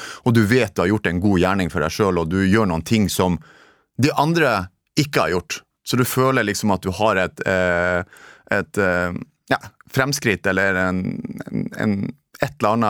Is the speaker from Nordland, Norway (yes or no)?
yes; Narvik, Nordland, Norway; Jeg husker at når jeg flyttet bort fra Narvik og når jeg ble sånn 30 år